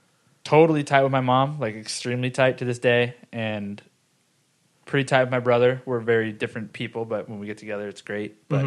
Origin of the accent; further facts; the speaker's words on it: Fountain Valley, California, United States; I lived in Fountain Valley until I was 25. Lived at home until I was 25 because I was touring so much.